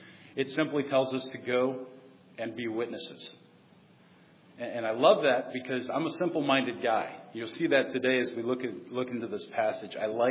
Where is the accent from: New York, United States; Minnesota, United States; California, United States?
New York, United States; Syracuse; I think the last time we came up, we came from DuBois, Pennsylvania. And this time I hail from Syracuse, New York.